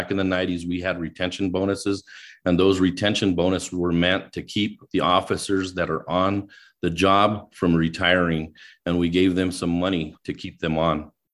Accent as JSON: {"language": "English", "town": "Albuquerque", "region": "New Mexico", "country": "United States", "tie": "born or raised there", "said": "I'm running for City Council District 1. I was born and raised in District 1, and I attended all the schools in District 1, West Mesa, Lavaland, John Adams, and I'm a 26-year veteran of the Albuquerque Police Department"}